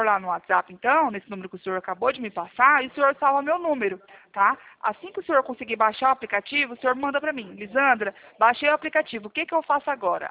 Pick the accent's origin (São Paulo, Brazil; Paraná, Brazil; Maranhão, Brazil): São Paulo, Brazil; Presidente Prudente; Eu sou de Presidente Prudente, aqui do interior de São Paulo.